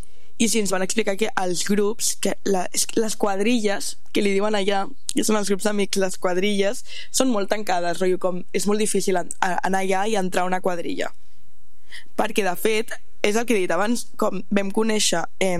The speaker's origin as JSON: {"language": "Catalan", "region": "Catalonia", "country": "Spain", "said": "vaig descobrir que nosaltres com a catalanes estimem més el País Basc del que el País Basc ens estima a nosaltres."}